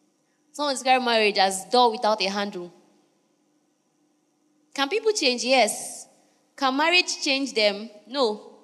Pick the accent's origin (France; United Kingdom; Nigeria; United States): Nigeria; Niger Delta; And I'm from Niger Delta.